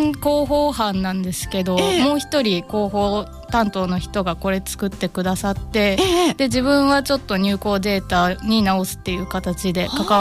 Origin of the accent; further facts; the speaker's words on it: Kurashiki, Okayama, Japan; 岡山の倉敷市になります。